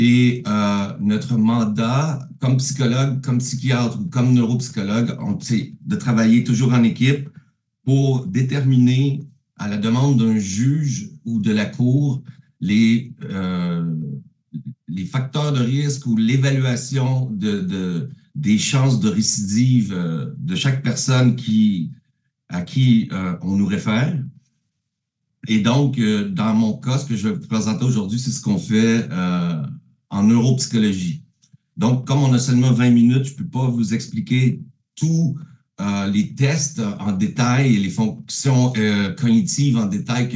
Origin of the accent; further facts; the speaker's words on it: Canada; accent: Canadian; Comme vous pouvez voir, j'ai un léger accent canadien.